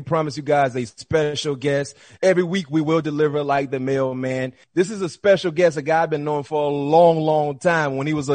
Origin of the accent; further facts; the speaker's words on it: Florida, United States; We're both from Florida, so we know how the weather in the Sunshine State is.